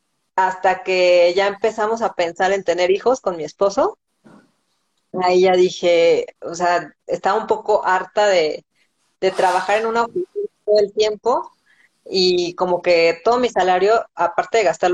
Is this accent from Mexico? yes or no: yes; Uruapan, Michoacán, Mexico; Yo soy de Uruapan, Michoacán, y allá íbamos a pasear que a las cascadas, que al bosque, al volcán.